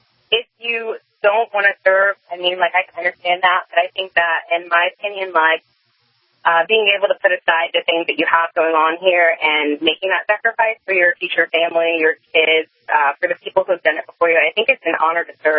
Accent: United States; So I was just saying I am unapologetically an American.

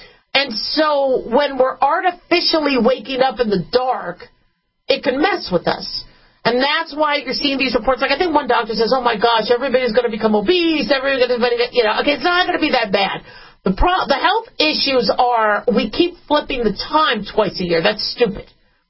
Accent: Arizona, United States; I grew up in Arizona.

